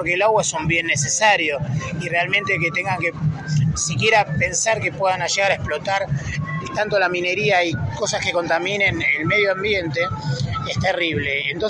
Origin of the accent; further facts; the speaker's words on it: Lomas de Zamora, Buenos Aires Province, Argentina; soy de Buenos Aires, de Lomas de Zamora precisamente, milito hace años ahí